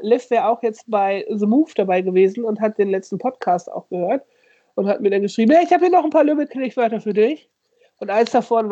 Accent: Osnabrück / East Westphalia border region, Germany; Ich komme ja aus der Grenzregion Osnabrück, Ostwestfalen, so, ne?

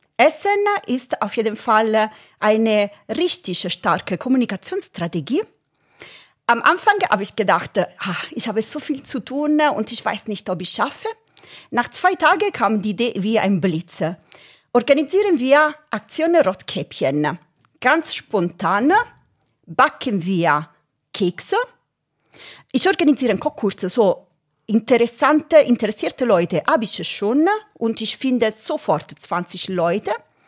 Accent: Rome, Lazio, Italy; born there; German is a second language; Und dann bin ich in Rom geboren.

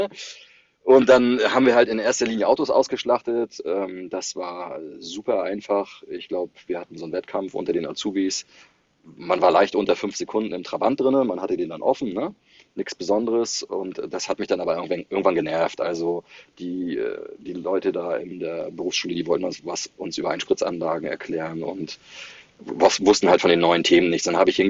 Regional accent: Rostock, Mecklenburg-Vorpommern, Germany; Mein Lebensmittelpunkt ist Rostock. Ich bin hier auch geboren. Und ich bin halt quasi in der ehemaligen DDR geboren, 1973.

